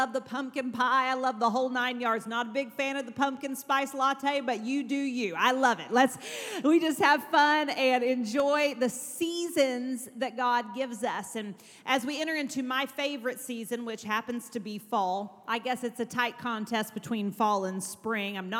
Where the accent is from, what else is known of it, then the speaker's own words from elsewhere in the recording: Texas, United States; now in Kentucky, United States; Now, mind you, I grew up in West Texas, so there are no trees.